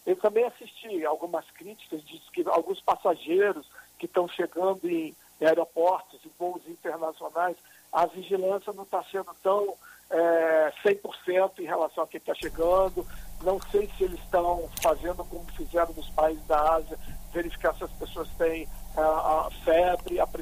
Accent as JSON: {"language": "Portuguese", "region": "Espírito Santo", "country": "Brazil", "said": "Eu, como brasileiro, amante desse país, eu acredito que a população, nós capixabas, vamos fazer o nosso trabalho"}